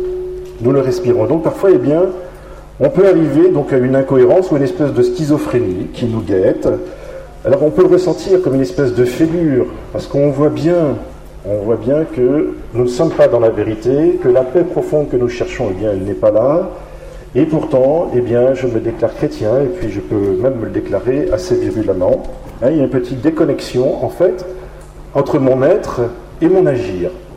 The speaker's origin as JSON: {"language": "French", "town": "Bordeaux", "region": "Nouvelle-Aquitaine", "country": "France", "said": "je suis le … je viens de Bordeaux."}